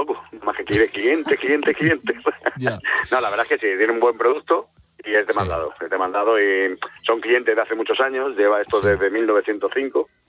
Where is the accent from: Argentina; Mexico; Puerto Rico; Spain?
Spain; Madrid, Community of Madrid; moved away as an adult; Esto de vivir al lado del mar no lo cambio, que yo soy de Madrid. Me vine aquí por amor, hace 11 años ya